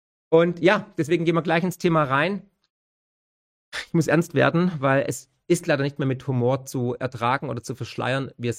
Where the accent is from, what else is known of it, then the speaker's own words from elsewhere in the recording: Baden-Württemberg, Germany; Ich bin ja aus dem Autoländle Baden-Württemberg. Ne? Ich bin ja mit Daimler groß geworden und bin ja sogar noch Häuslebauer.